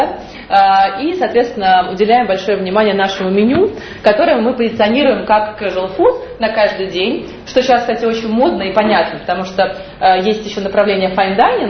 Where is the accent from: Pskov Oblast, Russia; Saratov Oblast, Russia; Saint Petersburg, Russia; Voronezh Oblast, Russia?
Saint Petersburg, Russia; Конечно, очень хочется открыть в Питере, потому что это мой родной город